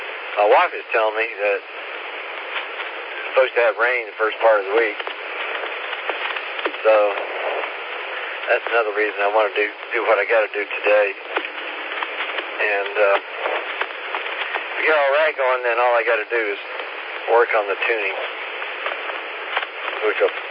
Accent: Kansas, United States; born there; also born or lived in Missouri; But I was born in Kansas, and I have lived in Kansas and also Missouri. And Kansas is a great place to be from.

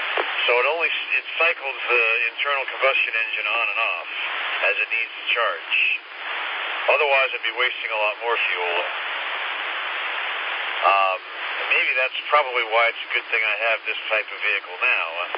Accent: New York City, New York, United States; I mean, I grew up in New York City, so it would have been... But you know what? New York has the moderating effect of being on the ocean.

